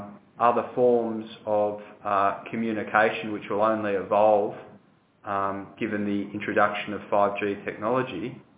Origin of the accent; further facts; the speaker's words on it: Australia; It's very important to think about as an Australian. 80% of our iron ore goes to China